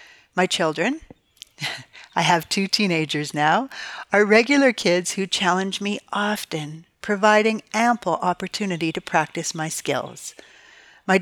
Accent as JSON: {"language": "English", "region": "Manitoba", "country": "Canada", "moved": "as an adult", "lives_now": "Atlanta, United States", "said": "last fall I moved from Manitoba, Canada to Atlanta, Georgia. A big change, to say the least. Since my adult kids, my aging parents, my sisters and their families, along with so many incredible friends still live there"}